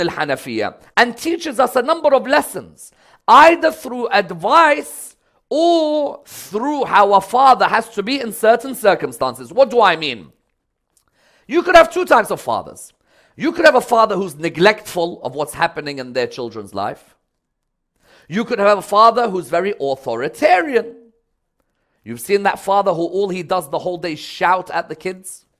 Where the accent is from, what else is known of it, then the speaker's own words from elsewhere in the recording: London, United Kingdom; When I was growing up in London, say for example, when I was growing up in the 90s, and I'm in my teens in the 90s, it wasn't like it is today.